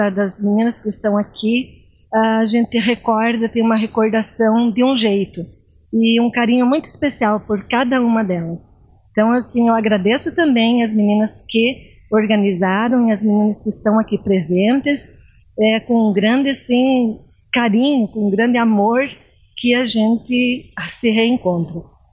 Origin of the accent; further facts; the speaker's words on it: Campina Redonda, Brazil; Eu vim da Campina Redonda, mais as outras meninas também que vieram de outros lugares.